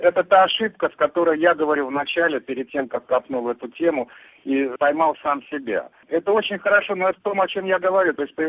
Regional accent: Belarus; поскольку я сам из Белоруссии

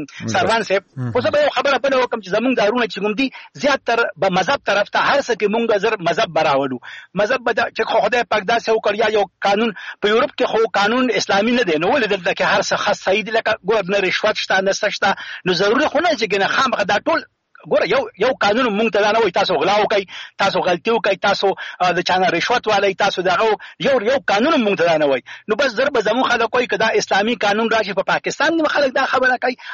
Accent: Afghanistan; زما افغانستان سره ډیره مینه لرم، زه خپل ملک بولم، زه به کی بی کی یم، خو زه افغان یم او زه پښتون یم.

